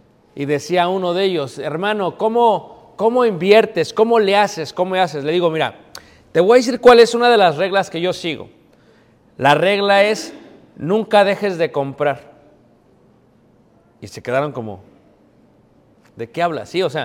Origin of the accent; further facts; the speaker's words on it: Mexico; moved away; Pero me gustaban tanto, hermanos, que coleccioné más de 120. Hasta que me vine de México y quién sabe qué les pasó.